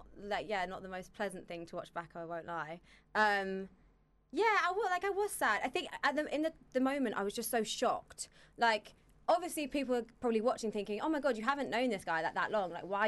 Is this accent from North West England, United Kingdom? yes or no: no; East of England, United Kingdom; born there; I was born in Essex.